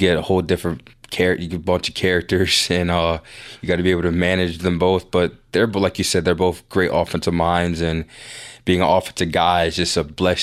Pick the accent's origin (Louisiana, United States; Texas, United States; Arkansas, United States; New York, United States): New York, United States; also born or lived in Denver, United States; being from Denver and then in South Bend in college and growing up in New York my whole life, it's always snowing on Christmas and like 20 degrees.